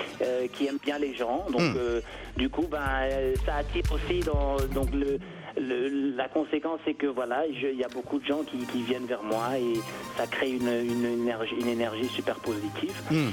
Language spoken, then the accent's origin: French; Kinshasa, DR Congo; je rentre chez moi à Kinshasa